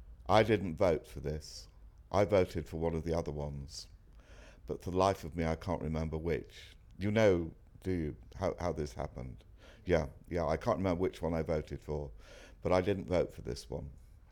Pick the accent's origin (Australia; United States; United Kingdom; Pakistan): United Kingdom; Liverpool, North West England; born there; now in St Albans, United Kingdom; I'm 70 and I'm from St Albans and I was born in Liverpool.